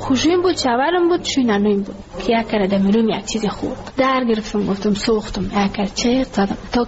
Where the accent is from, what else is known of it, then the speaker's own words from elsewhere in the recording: Ghazni, Afghanistan; now in Kabul, Afghanistan; ما کابل آمده از غزنی هستیم